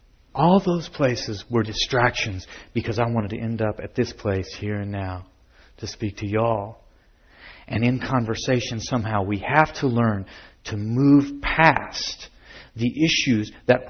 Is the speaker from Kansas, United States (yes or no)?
yes; Manhattan, Kansas, United States; My brother Paul and I grew up in Manhattan, Kansas. That was our home.